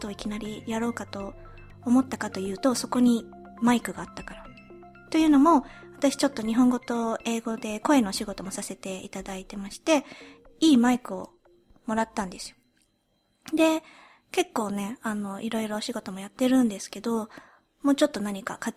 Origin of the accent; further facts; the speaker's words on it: United Kingdom; also born or lived in Japan; このポッドキャストは日本生まれイギリス育ちの私たちがロンドンからお送りする日本語とイギリス英語のごちゃ混ぜ双語トークです。